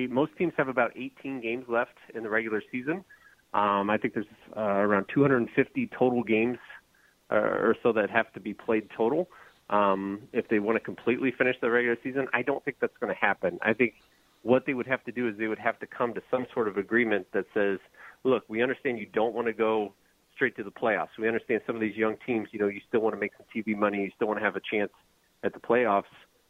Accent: Wooster, Ohio, United States; I'm from Worcester, Ohio, so I grew up near Akron. I went to the University of Akron

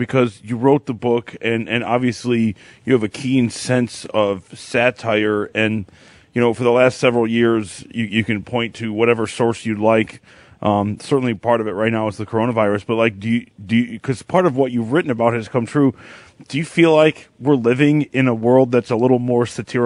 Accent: Detroit, Michigan, United States; growing up here on, I'm from Metro Detroit, growing up here on the east side

